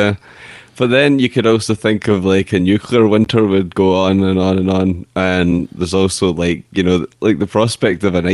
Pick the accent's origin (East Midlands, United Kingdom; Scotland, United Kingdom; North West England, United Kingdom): Scotland, United Kingdom; growing up in Scotland?